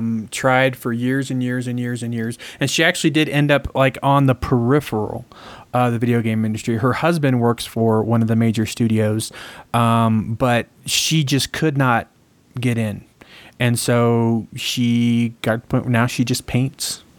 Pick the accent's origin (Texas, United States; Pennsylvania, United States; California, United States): California, United States; Fresno; Yes, it is interesting because where I grew up in Fresno.